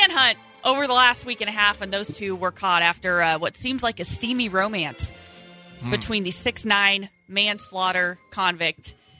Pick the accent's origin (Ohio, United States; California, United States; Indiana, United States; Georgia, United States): Indiana, United States; And they went from Alabama and ended up in my home state of Indiana.